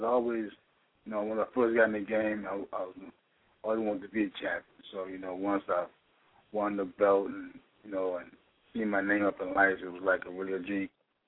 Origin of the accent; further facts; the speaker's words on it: Ely, Arizona, United States; I grew up in Ely, Arizona, a small town south of Phoenix, where I started boxing at the age of 10.